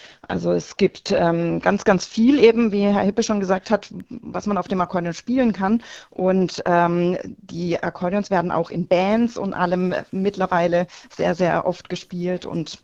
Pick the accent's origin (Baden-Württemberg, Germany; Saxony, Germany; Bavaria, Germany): Baden-Württemberg, Germany; Freiburg; now in Stuttgart, Germany; Ich wohne ja mittlerweile in Stuttgart. Ich bin ursprünglich aus Freiburg